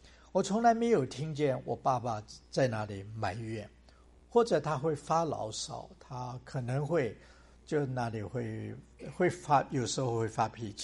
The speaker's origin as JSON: {"language": "Chinese", "country": "Hong Kong", "tie": "born or raised there", "also_born_or_lived": "China", "said": "我还记得当我在香港长大的时候，我记得我的父亲他工作的非常的殷勤非常的辛苦，因为那时候我们刚从国内去到香港"}